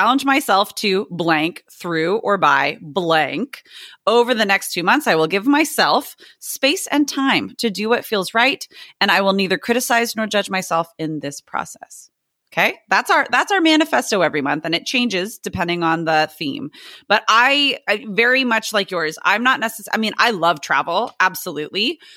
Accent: San Diego, California, United States; challenge myself to roam around San Diego, or I could say like my hometown

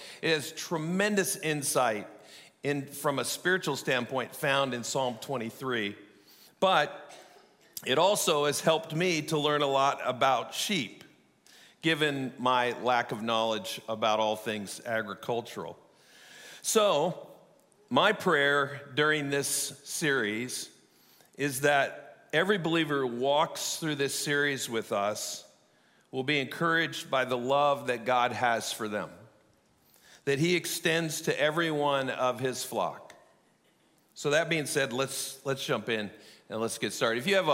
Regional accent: Iowa, United States; But when I tell people that I grew up in Iowa, most people assume that I grew up on a farm.

